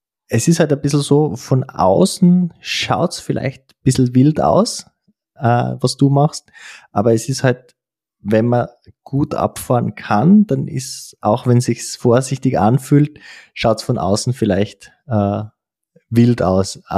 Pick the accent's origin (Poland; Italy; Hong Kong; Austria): Austria; wir sind ja Österreicher, Schluchtenscheißer sozusagen.